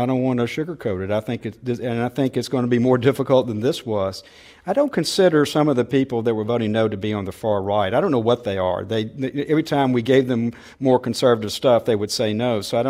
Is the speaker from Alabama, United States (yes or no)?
yes; Alabama, United States; University of Alabama, my home state football team, lost the national championship.